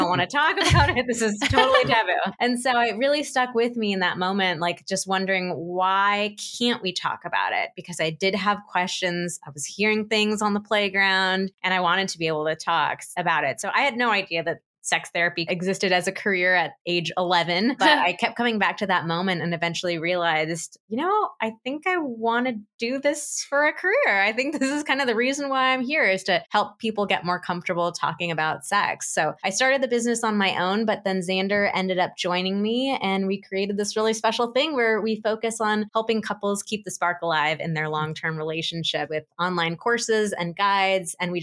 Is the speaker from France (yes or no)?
no; Santa Barbara, California, United States; We live in Santa Barbara, which is also my hometown. We just moved back last year, so I've been away for 20 years, and it's really nice to be back.